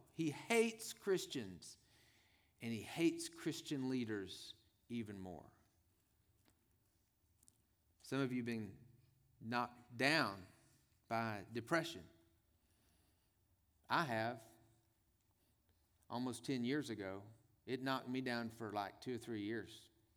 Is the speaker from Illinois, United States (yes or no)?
no; Tyler, Texas, United States; Now, I'm from Tyler, Texas. My parents still live in Tyler, Texas, East Texas. Tyler's known, it calls itself the Rose Capital of the world.